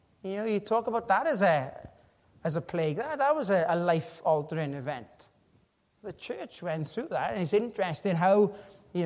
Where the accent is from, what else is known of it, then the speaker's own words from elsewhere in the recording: Wales, United Kingdom; We're Welsh, and that's what we do. It's in our nature to cutch. We're cutchy people.